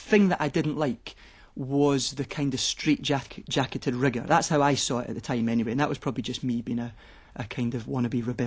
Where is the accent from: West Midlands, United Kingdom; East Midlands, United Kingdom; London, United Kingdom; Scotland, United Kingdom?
Scotland, United Kingdom; Edinburgh; it's a kind of patchwork of various memories of me growing up in Edinburgh and the things we got up to.